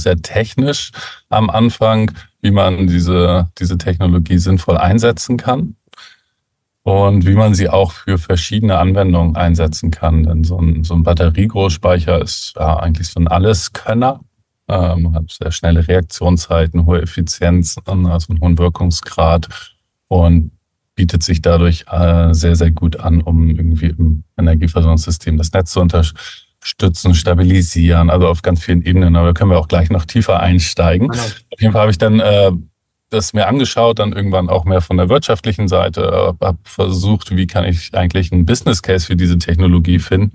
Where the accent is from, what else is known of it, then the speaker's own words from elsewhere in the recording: Northern Germany, Germany; ich bin ja hier aus dem Norden von Deutschland eigentlich auch groß geworden, immer um Hamburg rum, für dann auch in Lüneburg damals noch gelebt, so einer kleineren Stadt bei Hamburg, aber dann irgendwann relativ schnell nach Hamburg gezogen